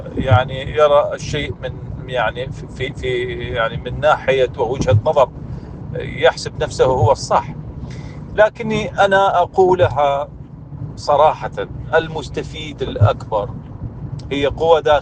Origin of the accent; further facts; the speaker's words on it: Iraq; وأنا أتكلم هنا على أبناء بلدي العراق